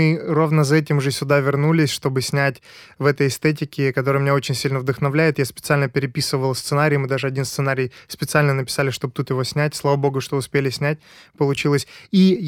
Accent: Transnistria, Moldova; now in Moscow, Russia; вот я тут сижу в Москве, сейчас получаю какие-то новые знания, но при этом я из Приднестровья, где своя какая-то эстетика, свой мир

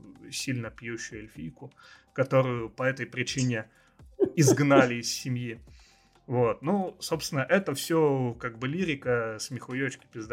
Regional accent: Tyumen, Tyumen Oblast, Russia; now in Saint Petersburg, Russia; из Тюмени, да, то есть я родился и вырос в Тюмени, вот, и это то место, которое я никогда не любил, которое никогда не было моим домом

